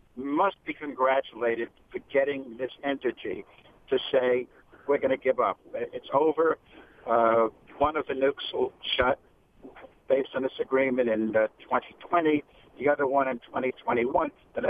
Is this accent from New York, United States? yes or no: yes; Queens, New York, United States; I'm a New Yorker all my life, and I also, I'm from Queens. I grew up just a couple of miles from Jamaica Estates where Donald Trump did.